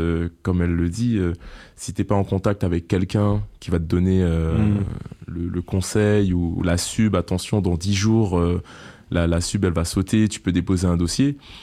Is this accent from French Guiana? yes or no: yes; French Guiana; Parce que moi, je viens de la Guyane, donc c'est encore un autre schéma, les Outre-mer.